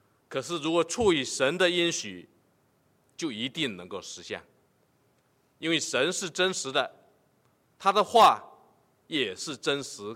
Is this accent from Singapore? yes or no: no; Canada; 加拿大政府宣布说到9月份我们加拿大人都能够大部分都能够打上疫苗